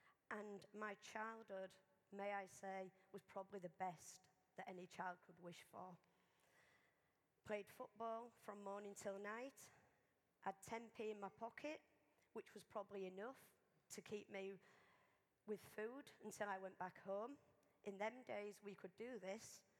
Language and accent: English; Hull, Yorkshire and the Humber, United Kingdom; born there; I was born in Hull. I was born in Abbey Street, just off Holderness Road, in 1963. I came from a family of six.